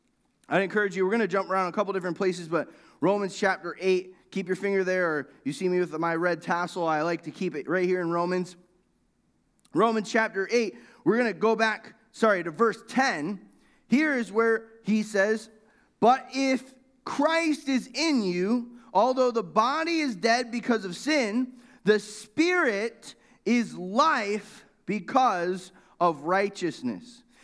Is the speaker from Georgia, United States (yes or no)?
no; Florida, United States; I grew up in Florida, and my buddies and I, we would go out and we would swim in the ocean a lot.